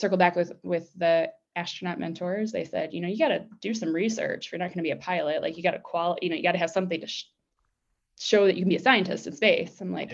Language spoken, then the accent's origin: English; Detroit, Michigan, United States; I grew up in Detroit, have family that still works in factories on the line